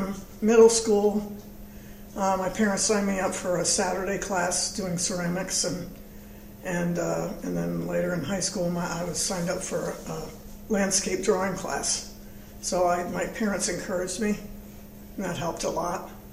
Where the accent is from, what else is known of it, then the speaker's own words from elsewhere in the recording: Princeton, New Jersey, United States; I grew up in Princeton, New Jersey.